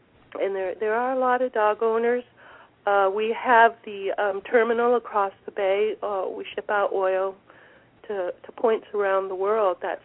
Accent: Maine, United States; moved away as an adult; now in Valdez, United States; Then I jumped into sea kayaking, and this was all while I was growing up in Maine. I was offered a job as a sea kayaker here in Valdez, so I drove across country

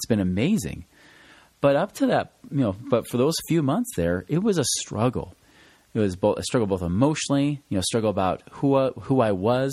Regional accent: Oregon, United States; I went out to visit some of my family because I'm from Oregon, you know

